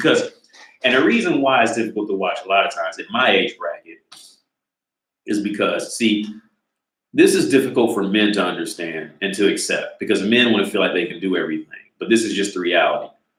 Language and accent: English; United States; I bumped into her because I'm from America.